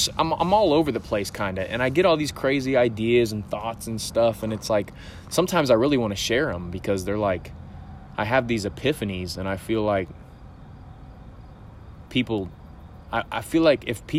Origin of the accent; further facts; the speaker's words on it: Indiana, United States; also born or lived in Missouri; I'm 26 years old. I moved back to Indiana here in my hometown, and I have no idea what I'm doing with my life.